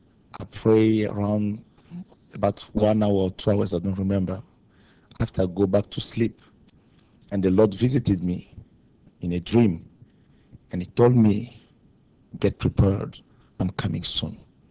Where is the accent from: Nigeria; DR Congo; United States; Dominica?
DR Congo; now in Toronto, Canada; And I'm from Congo, but I live in Toronto now. We have a church there.